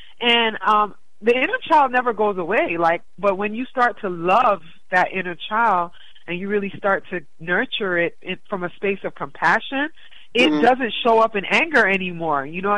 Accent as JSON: {"language": "English", "region": "New York", "country": "United States", "tie": "born or raised there", "said": "I grew up in New York with my dad. My mom left me in New York with my dad when I was 4 years old."}